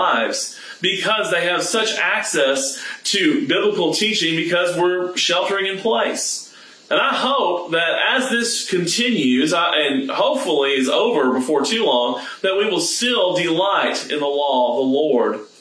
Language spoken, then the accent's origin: English; Houston, Texas, United States; I grew up in the Houston area, and I grew up most of my summers attending Camp Bandina.